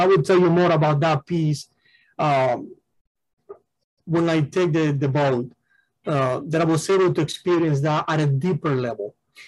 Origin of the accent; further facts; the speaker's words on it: Cuba; growing up in Cuba in a godless society where you don't hear about Christ